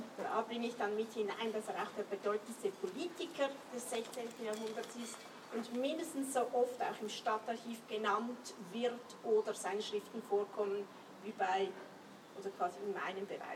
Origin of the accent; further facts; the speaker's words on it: Zurich, Switzerland; Den Begriff Heimat als Zürcherin würde man mir das nicht so abnehmen, denke ich.